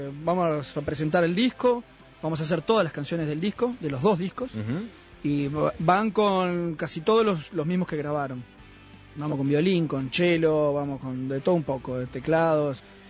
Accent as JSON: {"language": "Spanish", "country": "Mexico", "tie": "born there", "said": "Soy nacido ahí en México."}